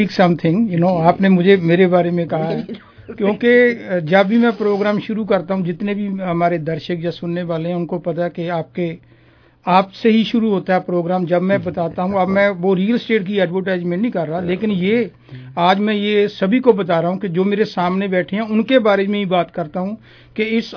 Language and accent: Hindi; Barnala, Punjab, India; I belong to Barnala, वो अब district है